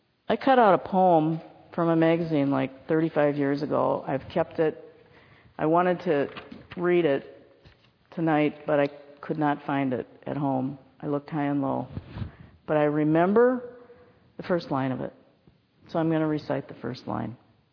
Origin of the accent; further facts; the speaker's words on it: Montana, United States; when I grew up in Montana, back in the 1860s, it was all rural. Yeah, I grew up in a small town outside of Billings.